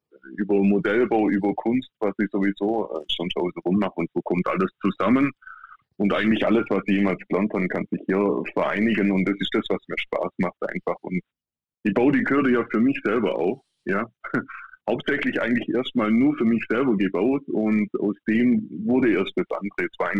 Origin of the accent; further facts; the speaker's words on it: Memmingen, Bavaria, Germany; ich komme aus dem Raum Memmingen, unten, also ganz unten im Süden. Ich habe eine gute halbe Stunde nach Lindau am Bodensee.